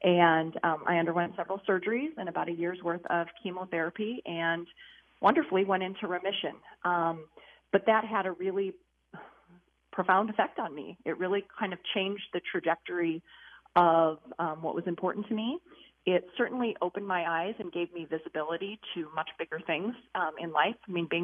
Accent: Garner, Iowa, United States; So I'm from North Central Iowa, Garner, Iowa.

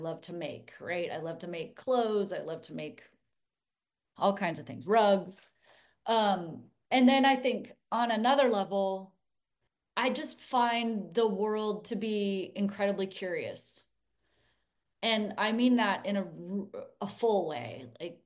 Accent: Oregon, United States; I'm born and raised in Oregon, and I've lived on the east side of the mountains most of my life.

